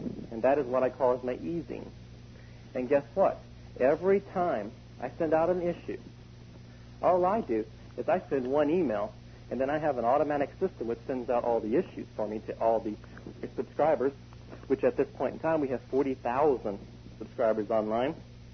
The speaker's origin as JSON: {"language": "English", "town": "Hagerstown", "region": "Indiana", "country": "United States", "said": "I'm from Hagerstown, Indiana, which is a tiny, small country town. We live out in the country here."}